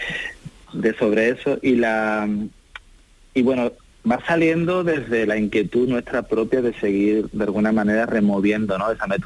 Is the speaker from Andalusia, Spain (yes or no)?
yes; Andalusia, Spain; now in Barcelona, Spain; yo vivo en Barcelona y nosotros somos andaluces.